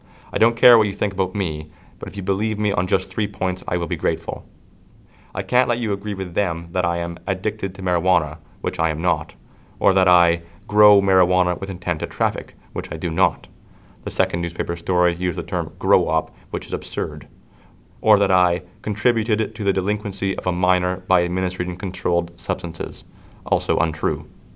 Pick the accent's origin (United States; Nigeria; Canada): Canada; I'm Canadian and the narrator's Canadian.